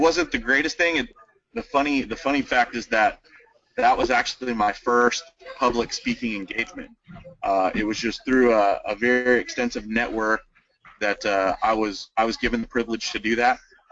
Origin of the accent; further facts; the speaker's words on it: Tulsa, Oklahoma, United States; I'm from Tulsa, Oklahoma.